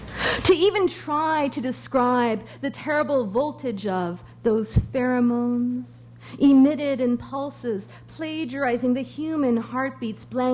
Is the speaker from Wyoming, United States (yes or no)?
yes; Laramie, Wyoming, United States; growing up in Laramie, Wyoming, where the winters were sometimes very severe